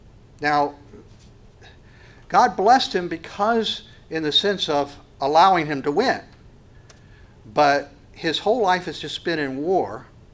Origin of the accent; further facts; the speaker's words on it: West Virginia, United States; I mean, I'm from West Virginia. So what does that tell you?